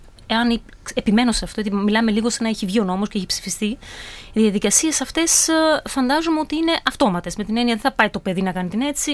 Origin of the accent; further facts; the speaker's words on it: Albania; now in Greece; Είμαι από την Αλβανία, ναι.